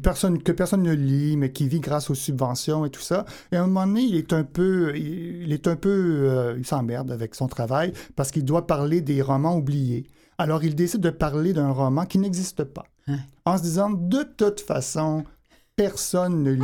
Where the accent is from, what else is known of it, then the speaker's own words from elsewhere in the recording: Montreal, Quebec, Canada; Moi, je viens de Montréal.